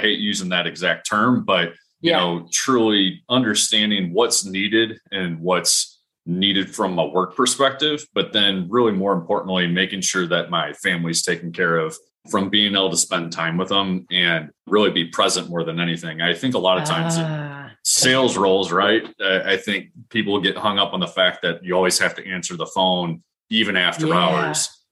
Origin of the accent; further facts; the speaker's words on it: St. Louis, Missouri, United States; now in Kansas City, United States; But no, born and raised in St. Louis, I'm a huge Cardinals fan.